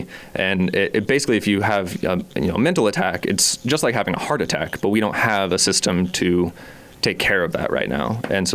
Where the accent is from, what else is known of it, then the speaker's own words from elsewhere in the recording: Topeka, Kansas, United States; So I grew up here in Kansas, Topeka native